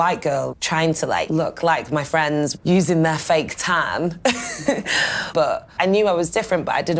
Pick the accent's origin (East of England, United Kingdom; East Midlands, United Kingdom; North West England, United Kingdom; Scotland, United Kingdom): North West England, United Kingdom; St Anne's; also born or lived in Bradford; I was born in Bradford, really close to Leeds, and then I ended up moving to a place called St Anne's. It's actually quite a white area.